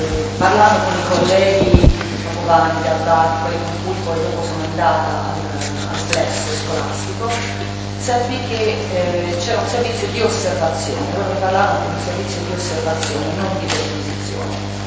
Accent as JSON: {"language": "Italian", "town": "Pisa", "region": "Tuscany", "country": "Italy", "tie": "born there", "said": "Sono nata a Pisa il 16 gennaio 1969."}